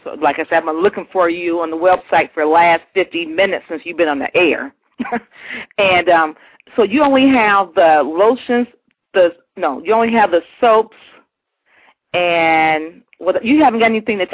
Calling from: Cleveland, Ohio, United States; I'm calling from Cleveland, Ohio. Please listen to me. I'm a 50-year-old female.

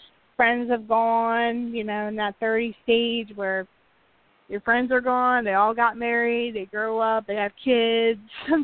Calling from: Indiana, United States; I'm calling from Indiana.

